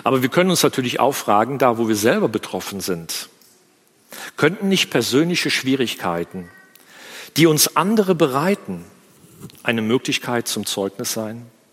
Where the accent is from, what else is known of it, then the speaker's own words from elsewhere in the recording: Rhineland-Palatinate, Germany; Ich denke an die Hochwasserkatastrophe in meiner Heimat im Ahrtal im Sommer 2021